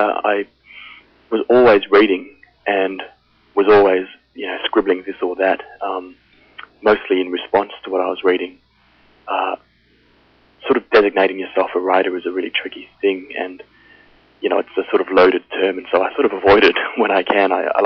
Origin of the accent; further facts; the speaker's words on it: Australia; now in United Kingdom; I'm Australian, you know, when I'm back home in Australia, obviously.